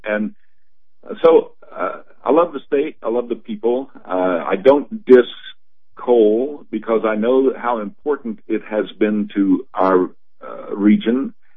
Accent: Charleston, West Virginia, United States; My roots are deep here in West Virginia. I was born in Charleston. I was raised here. I went to St. Albans High School and graduated from St. Albans High

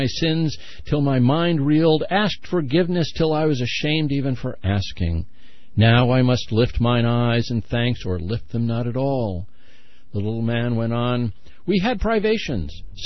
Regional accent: Massachusetts, United States; I was brought up in Massachusetts.

